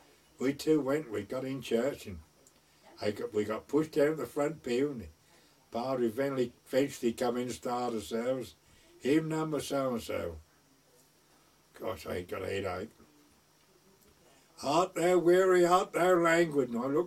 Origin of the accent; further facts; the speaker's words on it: East of England, United Kingdom; I said, well, he recognised my voice, where I come from. I said, he told me I come from North Essex.